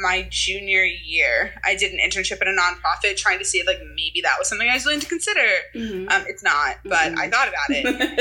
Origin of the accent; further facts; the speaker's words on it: San Diego, California, United States; now in New Jersey, United States; Well, I came from San Diego, California. So definitely a bit different than I moved to New Jersey.